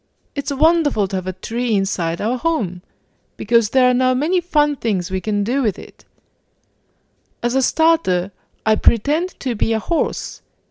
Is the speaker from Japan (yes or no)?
yes; Japan; As you know, I grew up in Japan, where Christmas is a fairly new tradition.